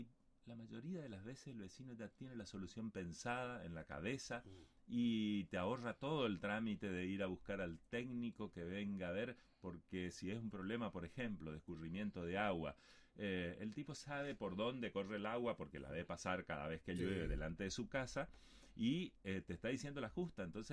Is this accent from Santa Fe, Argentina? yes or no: no; Paso de los Libres, Corrientes, Argentina; lo que más me duele como libreño, lo que más me duele como ciudadano argentino, como ser humano